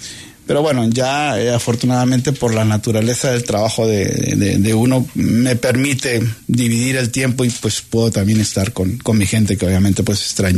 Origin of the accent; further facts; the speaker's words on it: Albacete, Castilla-La Mancha, Spain; now in Colombia; desde que me mudé a Colombia en Bogotá